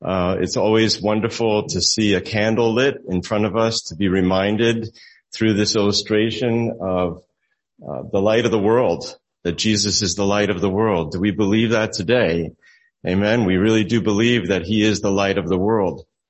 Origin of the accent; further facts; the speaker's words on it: New Jersey, United States; But we in New Jersey grow up learning